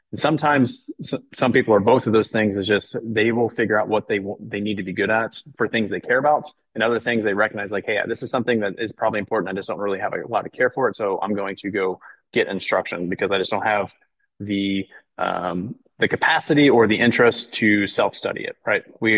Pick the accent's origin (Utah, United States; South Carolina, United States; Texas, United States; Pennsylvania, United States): Pennsylvania, United States; Philadelphia; also born or lived in Tennessee; My family's from Philadelphia. I was born in Tennessee while they were on business. Ended up going back to Philadelphia. Went to the same school my parents did, or my dad did. So pretty much claimed Philadelphia, and that's why I say I'm from Philly.